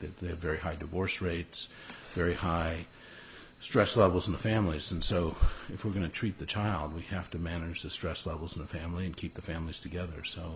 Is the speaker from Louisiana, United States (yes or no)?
yes; Louisiana, United States; I'm from Louisiana, so occasionally go back home and help out there.